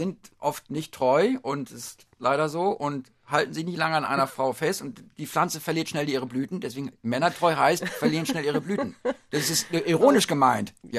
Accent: Northern Germany, Germany; hier ist meine Heimat, hier bin ich groß geworden, ich bin Norddeutscher mit Leib und Seele

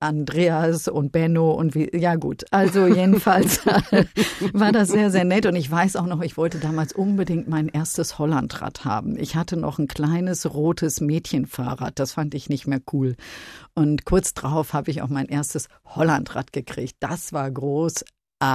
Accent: Münster, North Rhine-Westphalia, Germany; meine Heimatstadt Münster unter Deutschlands schönen Städten eine der schönsten ist.

